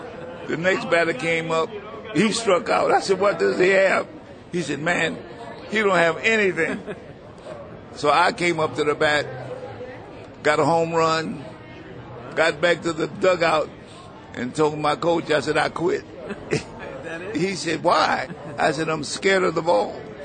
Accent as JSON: {"language": "English", "town": "Wilmington", "region": "North Carolina", "country": "United States", "tie": "born or raised there", "said": "Wilmington, North Carolina. There's another basketball player who grew up across town from where I live years after I left, by the name of Michael Jordan."}